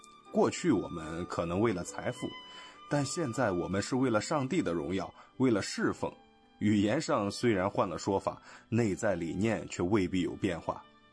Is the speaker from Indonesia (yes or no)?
yes; Indonesia; born there; Chinese is a second language; 我出生在印尼，父亲来自福建，妈妈是广东人，家人过去都是佛教徒。我上的是基督教学校，小学初中的时候信主了